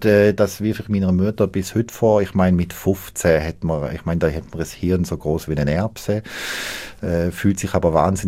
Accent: Germany; now in Biel, Switzerland; Ich komme aus Deutschland.

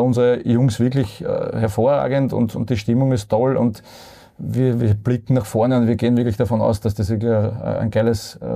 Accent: Vienna, Austria; born there; Also ich bin ein gebürtiger Wiener.

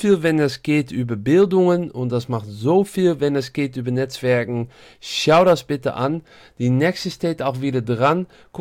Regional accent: Netherlands; German is a second language; now in Düsseldorf, Germany; man hört das auch ein bisschen, ich komme aus Holland, aber ich wohne seit Jahren in das schöne Düsseldorf

